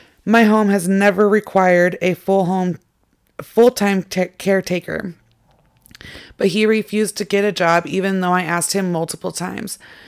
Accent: Carlsbad, New Mexico, United States; Thank goodness the local bank manager in my hometown of Carlsbad, New Mexico, called me

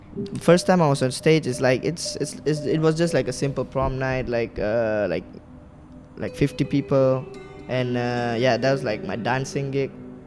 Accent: Puchong, Selangor, Malaysia; also born or lived in Petaling Jaya / Subang; I was born in PJ and I was raised in Puchong. So and I moved to Subang like when I was 16.

